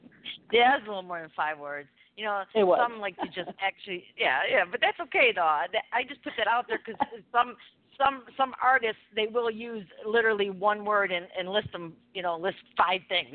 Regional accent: New York, United States; I'm from New York as well. I'm in the South now. Been down there 30 years

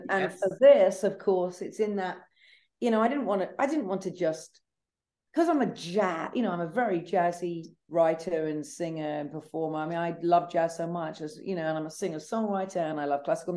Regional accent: United Kingdom; because as a Brit, you know, I would say every two minutes something weird would happen

